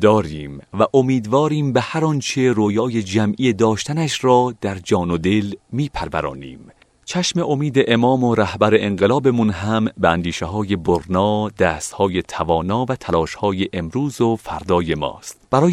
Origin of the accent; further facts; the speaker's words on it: Iran; من افتخار میکنم که ایرانی و ایرانی زاده ام. ایران وطنم و من عاشق این خاک.